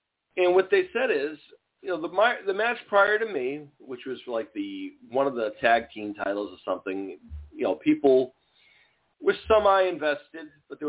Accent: Northeast, United States; And thankfully, I come from the Northeast where we have a lot of local legends who train a lot of people

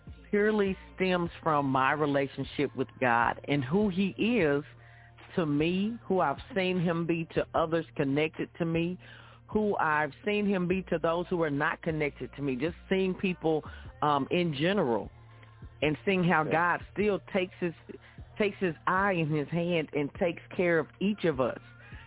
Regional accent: Dallas, Texas, United States; I'm a native from Dallas, Texas.

